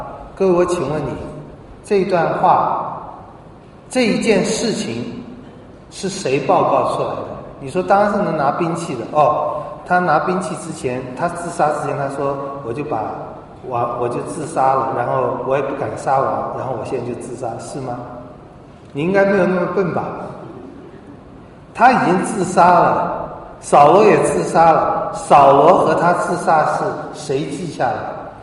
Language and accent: Chinese; China; 这我们中国人比较迷信，大家都不敢啊